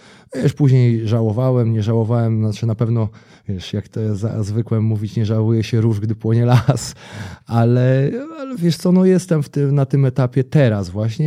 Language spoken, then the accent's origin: Polish; Nasielsk, Masovian Voivodeship, Poland; Ja pochodzę w ogóle z małej miejscowości podwarszawskiej, nazwijmy ją satelitarną, chociaż taką daleką satelitą, 50 kilometrów od Warszawy z Nasielska.